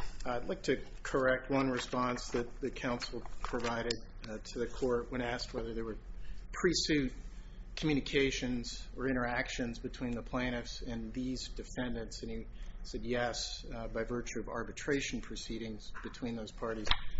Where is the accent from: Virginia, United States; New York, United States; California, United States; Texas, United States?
Virginia, United States; I thought we'd be in Virginia now and mm-hmm. in my home state litigating the case on the merits